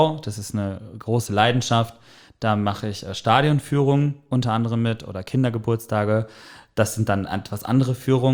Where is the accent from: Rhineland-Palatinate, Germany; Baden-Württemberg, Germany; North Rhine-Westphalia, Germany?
North Rhine-Westphalia, Germany; moved away as an adult; now in Hamburg, Germany; Ich komme gebürtig aus dem Sauerland, habe eine Lehre zum Elektriker gemacht